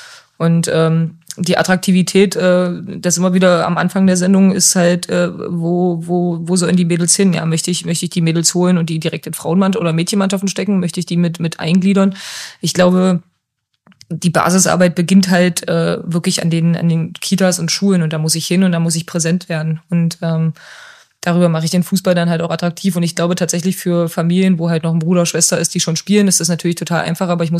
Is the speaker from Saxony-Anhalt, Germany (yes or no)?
no; Cologne, North Rhine-Westphalia, Germany; born there; ich bin als gebürtiger Kölner natürlich FC-Fan.